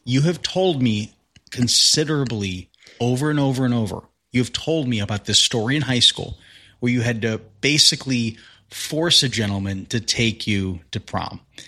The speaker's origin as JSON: {"language": "English", "region": "Midwest", "country": "United States", "said": "Similarity is we're both white, we're both human, and we're both from the Midwest."}